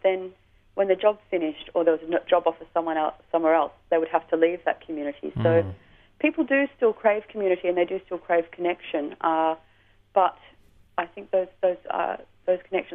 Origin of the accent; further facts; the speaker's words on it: Melbourne, Victoria, Australia; Melbourne's my hometown, but Sydney's another favourite city as well.